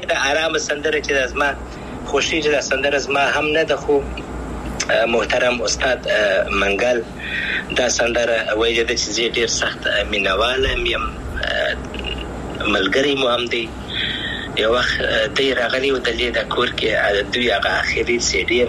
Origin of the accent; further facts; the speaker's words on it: Afghanistan; افغانستان خو زما دی زه افغان یم ان شاء الله بیا به افغانستان ته ولاړ سم